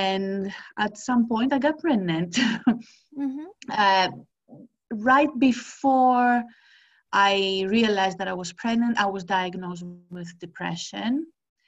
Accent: Greece; now in London, United Kingdom; Well, I am from Greece. I moved to London 7 years ago.

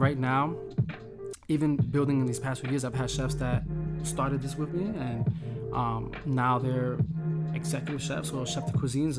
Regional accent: Bronx, New York, United States; So I'm born and raised, I'm in the South Bronx, 149th Wales Avenue. I love the fact that I'm from Wales Avenue

